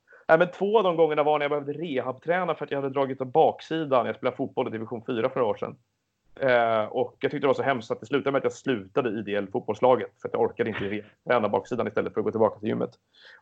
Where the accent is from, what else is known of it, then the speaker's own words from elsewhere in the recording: Stockholm, Stockholm County, Sweden; Och jag är själv uppväxten på Gärdet i Stockholm.